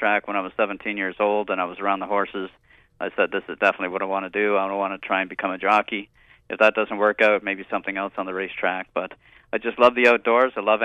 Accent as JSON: {"language": "English", "country": "Canada"}